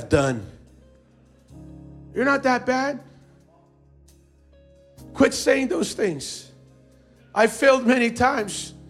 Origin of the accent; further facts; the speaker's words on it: Eagle River, Alaska, United States; I'm just from Eagle River. You know, everybody calls it Eagle Rock, Eagle Creek. I'm like, what the heck, man? It's Eagle River.